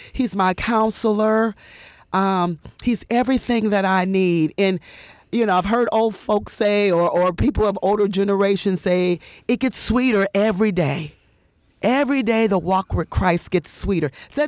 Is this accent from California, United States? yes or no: no; Steubenville, Ohio, United States; now in Akron, United States; And I'm not originally from Akron. I'm actually from a small town called Steubenville. Mm-hmm. So moved to Akron as a college student.